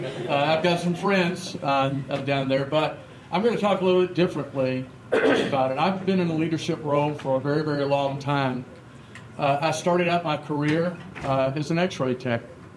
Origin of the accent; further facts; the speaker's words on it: Alabama, United States; I mentioned I'm from Alabama.